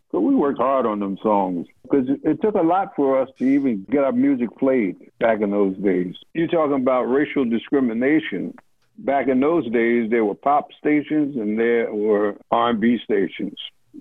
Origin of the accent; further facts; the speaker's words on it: Philadelphia, Pennsylvania, United States; You know, I was born and raised there in South Philly, and it feels good.